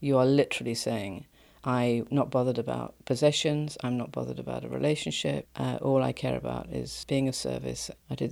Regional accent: England, United Kingdom; I was taken aback, but obviously, being English, I remained composed.

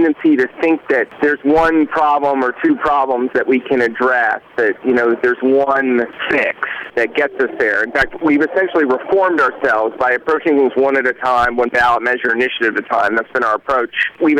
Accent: Los Angeles, California, United States; When I go around, you know, outside the state, I don't usually say I'm from California. I usually say I'm from L.A.

